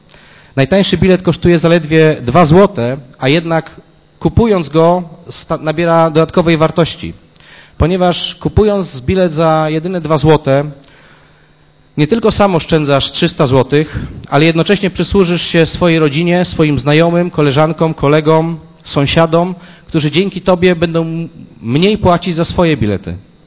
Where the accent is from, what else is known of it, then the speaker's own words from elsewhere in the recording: Poznań, Greater Poland Voivodeship, Poland; Proszę cię jako poznaniak, jako przewodniczący Komisji Budżetu i Finansów